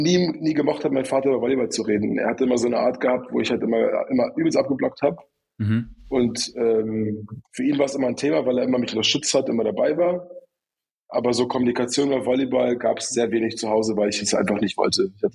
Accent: Eastern Ukraine, Ukraine; first language Russian; German is a second language; bin ich halt im Osten aufgewachsen, so östlich. Mhm. Und da haben wir haben immer Russisch geredet zu Hause. Also meine Eltern sind auch, die reden beide Russisch. Wir haben immer zu Hause Russisch geredet.

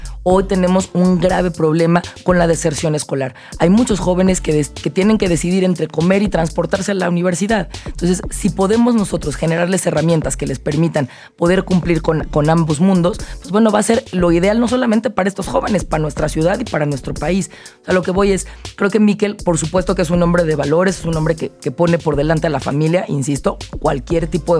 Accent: Mexico; en donde como mexicanos nos escuchamos.

